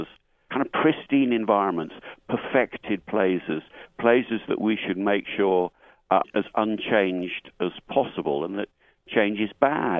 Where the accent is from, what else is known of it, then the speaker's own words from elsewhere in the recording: United Kingdom; I'm a Brit, you know, I can think in those terms